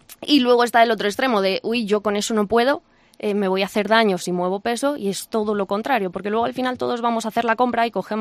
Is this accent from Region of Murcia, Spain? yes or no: no; Madrid, Community of Madrid, Spain; Yo que vengo de Madrid